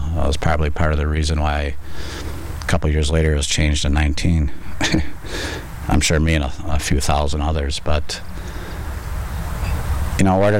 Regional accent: Menomonee Falls, Wisconsin, United States; As far as my experience, strength, and hope, I grew up in Menominee Falls. I got three younger brothers and an older sister.

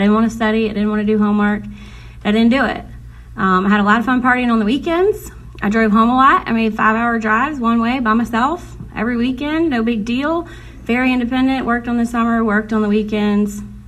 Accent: Louisiana, United States; I was raised in Catholic schools in Louisiana. That's how our education system is.

